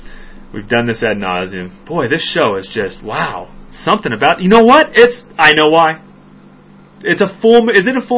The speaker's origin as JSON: {"language": "English", "country": "United States", "said": "I'm just an American loving convenience."}